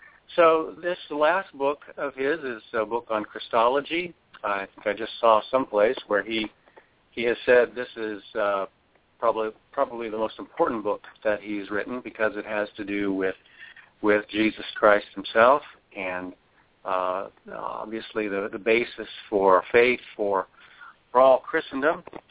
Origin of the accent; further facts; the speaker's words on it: Nebraska, United States; Okay, well, I was born in Nebraska, raised in Nebraska, and attended church from my youth, and then went to university at the University of Nebraska